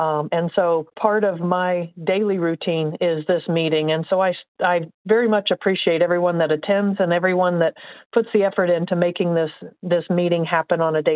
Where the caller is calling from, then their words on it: Indiana, United States; I'm calling from Indiana, and I'm a recovered compulsive overeater.